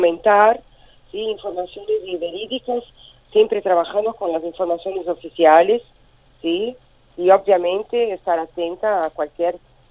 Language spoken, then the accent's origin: Spanish; Brazil; Obviamente yo soy una ciudadana brasileña, y quiero que mi país prevalezca el diálogo, la paz social y la democracia